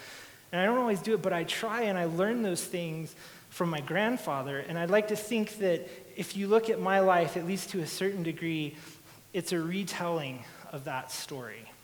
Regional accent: Albuquerque, New Mexico, United States; I grew up in Albuquerque, New Mexico.

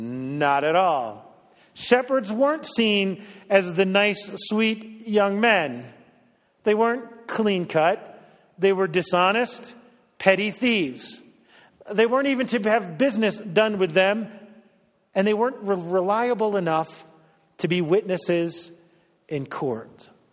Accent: New Jersey, United States; But as I've said, I grew up in New Jersey. I don't know any real cowboys.

